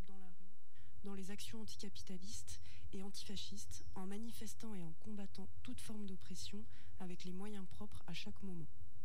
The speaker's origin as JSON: {"language": "French", "town": "Barcelona", "region": "Catalonia", "country": "Spain", "tie": "born or raised there", "said": "Je me suis impliquée depuis toute jeune dans les mouvements libertaires et autonomes de Barcelone, ma ville natale."}